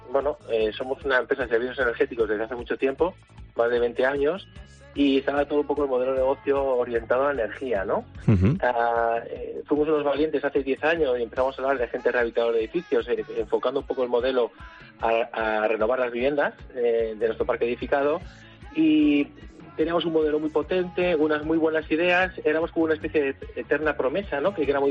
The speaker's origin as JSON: {"language": "Spanish", "town": "Guadalajara", "region": "Castilla-La Mancha", "country": "Spain", "said": "Lo primero, somos de Guadalajara, que eso me gusta mucho decirlo, ¿no?"}